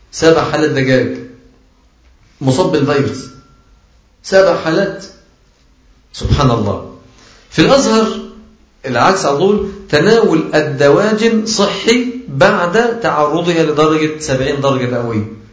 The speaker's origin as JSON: {"language": "Arabic", "country": "Egypt", "said": "عندنا في مصر برضه كان موجود إنفلونزا الطيور ده في مصر"}